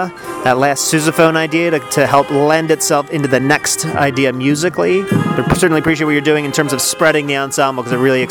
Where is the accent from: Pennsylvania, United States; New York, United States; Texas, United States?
Pennsylvania, United States; Pottstown; I'm from Pottstown, Pennsylvania.